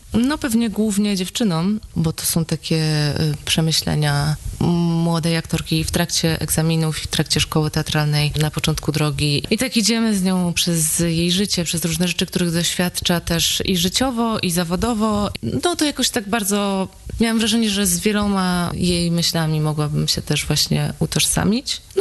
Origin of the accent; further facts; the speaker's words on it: Masovian Voivodeship, Poland; bo ja jestem ze wsi, pod Warszawą, ale ze wsi